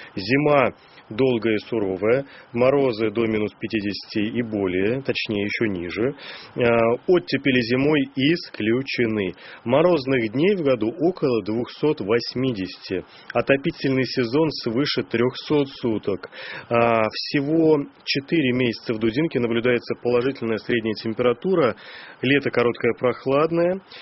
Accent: Moscow, Russia; если мы, москвичи

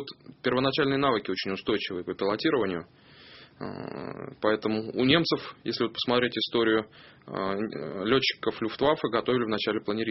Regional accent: Moscow, Russia; born there; Я родился в Тушинском районе города Москвы.

